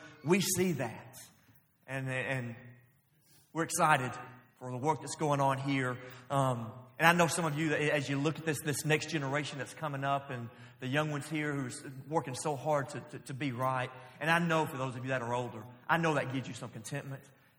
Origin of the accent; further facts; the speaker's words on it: Florence, United States; I was scheduled several months ago to preach in Florence this coming, this Sunday night. My hometown, where my mom and dad are.